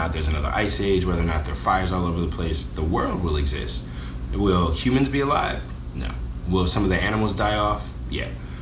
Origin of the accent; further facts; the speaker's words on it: Washington, District of Columbia, United States; now in Brooklyn, United States; I'm originally from Washington, D.C. I've been living in Brooklyn since the beginning of 2008